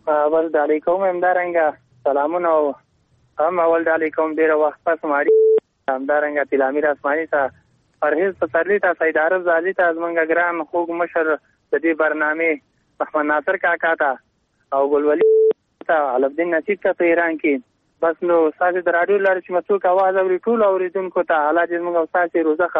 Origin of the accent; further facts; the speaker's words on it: Parwan, Afghanistan; دا پروان ولایت غربان شینوار ولسوالۍ نه.